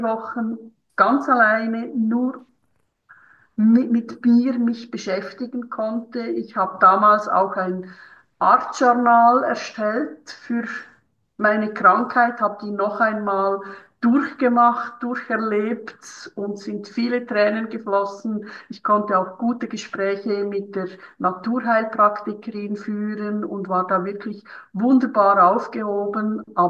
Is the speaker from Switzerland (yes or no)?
yes; Switzerland; Und bei uns in der Schweiz ist es so, wir haben keine Anschlussbehandlungen.